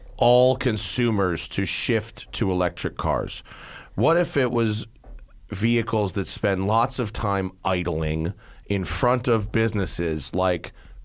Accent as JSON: {"language": "English", "region": "New York", "country": "United States", "tie": "born or raised there", "said": "Like I've lived in New York City. I grew up in New York."}